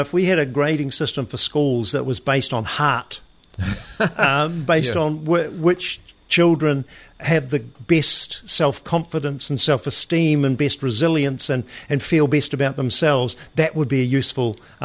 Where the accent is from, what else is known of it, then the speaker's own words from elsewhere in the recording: Hamilton, Waikato, New Zealand; I was born in Hamilton. My schools were Hamilton East Primary School and Peachgrove Intermediate, and then Hamilton Boys High School.